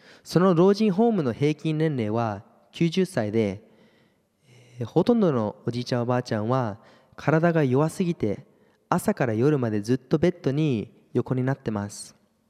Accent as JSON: {"language": "Japanese", "country": "Canada", "tie": "born or raised there", "said": "まあ私がカナダで育ったこととか"}